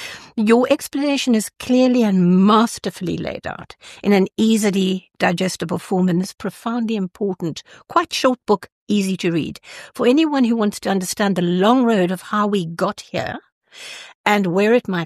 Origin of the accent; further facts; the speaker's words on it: South Africa; And also being South African, you know, Elon Musk has been a bit of a thorn in our flesh.